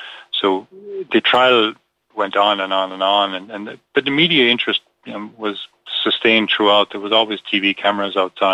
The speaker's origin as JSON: {"language": "English", "country": "Ireland", "said": "I'm Irish, I lived through this, you know, I interviewed these people before, I know this world."}